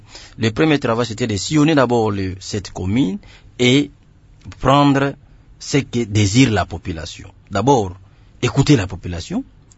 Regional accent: Selembao, Kinshasa, DR Congo; je suis natif de Selembao, donc j'ai commencé d'abord par Selembao

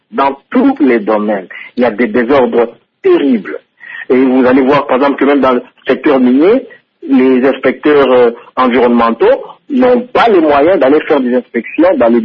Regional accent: Kalemie, Tanganyika, DR Congo; J'ai grandi à Kalemie, c'est ma ville

